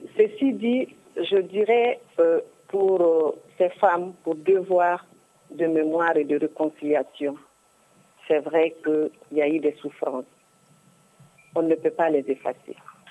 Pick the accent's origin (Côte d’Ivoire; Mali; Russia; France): Mali; Kidal; also born or lived in South Mali; moi, je suis non seulement de Kidal, mais je suis du Grand Nord, je suis du Mali. Je suis mariée à quelqu'un du Sud. J'ai beaucoup vécu au Sud.